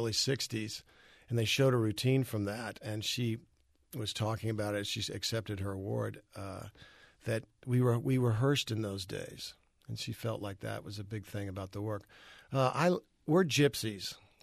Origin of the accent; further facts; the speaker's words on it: Fort Worth, Texas, United States; For me, I've kind of come back to kind of poke a stick at my past a little bit because I grew up in Fort Worth.